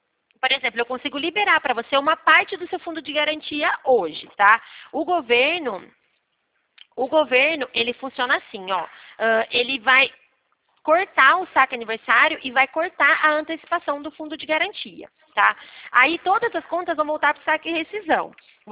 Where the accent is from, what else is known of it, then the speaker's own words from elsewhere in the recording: Leme, São Paulo, Brazil; Eu sou da cidade de Leme